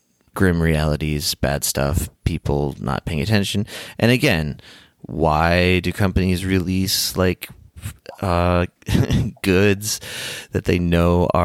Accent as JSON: {"language": "English", "region": "Illinois", "country": "United States", "tie": "born or raised there", "said": "I think they have like one of their biggest facilities near where I grew up in Illinois."}